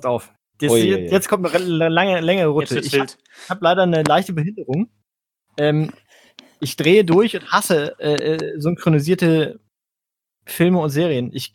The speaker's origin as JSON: {"language": "German", "town": "Mannheim", "region": "Baden-Württemberg", "country": "Germany", "said": "Ja, ich komme halt aus Neckarau."}